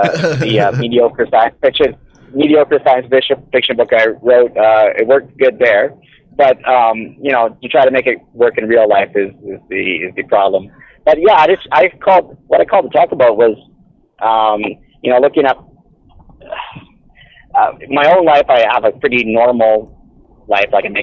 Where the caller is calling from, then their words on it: Saskatchewan, Canada; from Saskatchewan.